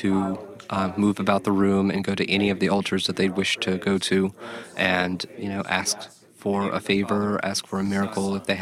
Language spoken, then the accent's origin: English; Mississippi, United States; Even though I am white American, I grew up very poor myself in the countryside of Mississippi